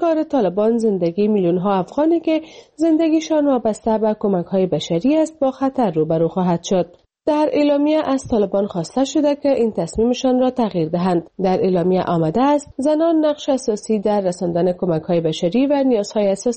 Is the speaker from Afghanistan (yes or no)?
yes; Afghanistan; now in Pakistan; ما از افغانستان و پاکستان مهاجرت کردیم به خاطر اینکه بتونیم به درس و تعلیم اینا دسترسی داشته باشیم